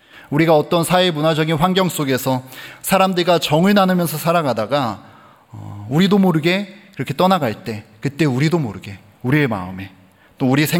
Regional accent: Pyeongtaek, Gyeonggi Province, South Korea; also born or lived in Ansan; 저는 이제 고향이 평택인데요. 정확히는 송탄입니다. 거기서 초등학교 4학년 때까지 다니다가 안산으로 제가 전학을 가게 됐습니다.

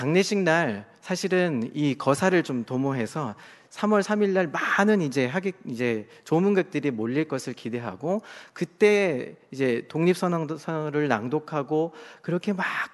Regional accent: Seoul, South Korea; 저는 이 용산에서 오랫동안 좀 어린 시절을 좀 보냈습니다. 초등학교 때부터 이제 고등학교 졸업, 대학 졸업할 때쯤까지 이 용산구 쪽에 살면서 학교를 이 근처 학교를 다녔습니다.

